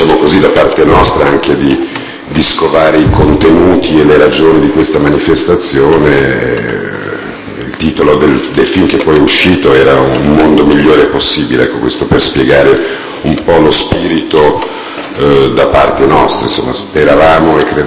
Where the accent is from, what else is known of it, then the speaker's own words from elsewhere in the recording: Milan, Lombardy, Italy; born there; now in Rome, Italy; sono nato a Milano il 1° maggio del 1955. E risiedo a Roma.